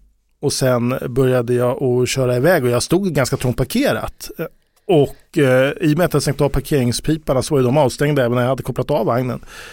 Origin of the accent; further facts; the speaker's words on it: Sweden; Vi är hårda svenskar.